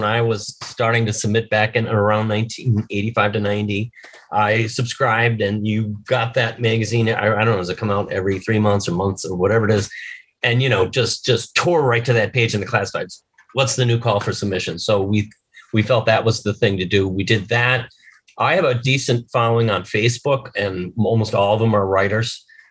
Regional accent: Milwaukee, Wisconsin, United States; I on the poor side of the tracks in Milwaukee.

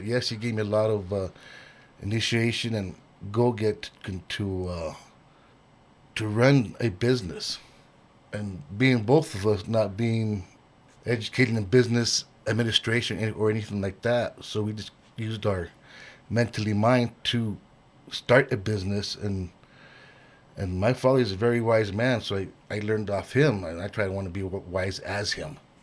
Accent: Denver, Colorado, United States; also born or lived in Durango, Colorado; I was born in Durango, Colorado, and I finished school in Denver, Colorado.

